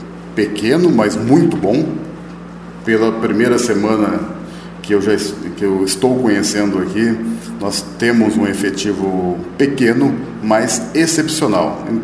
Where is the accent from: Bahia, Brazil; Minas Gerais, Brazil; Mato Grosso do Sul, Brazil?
Mato Grosso do Sul, Brazil; Campo Grande; now in Cuiabá, Brazil; sou natural de Campo Grande, Mato Grosso do Sul, mas já estava morando em Cuiabá por 10 anos. Isto é, já sou do estado aqui há 10 anos.